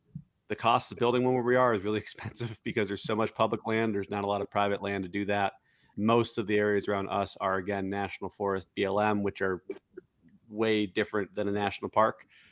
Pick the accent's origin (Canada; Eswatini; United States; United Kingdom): United States; Minnesota; I grew up in Minnesota. There's really not a lot there.